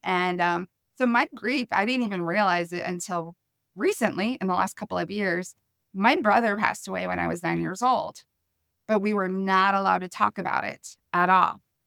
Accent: Chicago, Illinois, United States; English is a second language; And I come from Chicago. Both of my parents were immigrants. My dad was from Lithuania. My mom was from Germany. I actually didn't speak English, even though I was born in Chicago, until I was 5 years old.

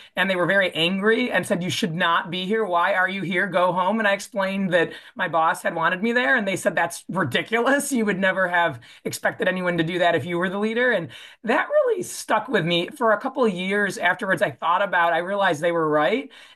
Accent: Buffalo, New York, United States; moved away as an adult; now in California, United States; I'm from Buffalo, New York, originally. I went to college at Notre Dame, ended up in California when I went to get my MBA at USC

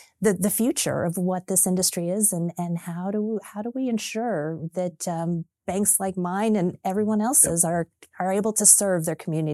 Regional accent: Taos, New Mexico, United States; I was born and raised in Taos, New Mexico, where my grandfather started a bank

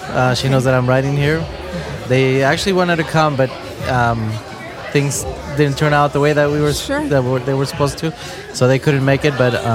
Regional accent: Decatur, Texas, United States; From Texas, North Texas.

